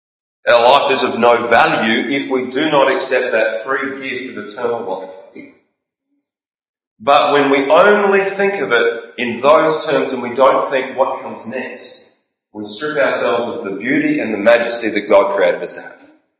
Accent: Australia; give us boundaries through which we as an Australian society, through our culture, through our personalities, should use wisdom to decide how these are applied.

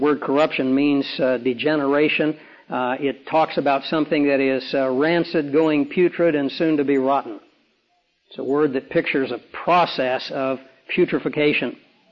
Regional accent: Australia; I said, now, I'm from Australia and here I am in China.

